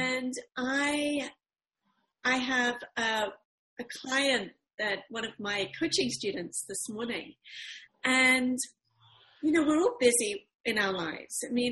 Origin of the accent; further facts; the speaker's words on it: United Kingdom; I'm from Britain. My family's English and Irish.